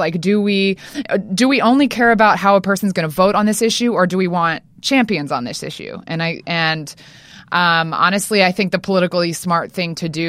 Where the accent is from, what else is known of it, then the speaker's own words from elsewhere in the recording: Louisiana, United States; I'm from Louisiana.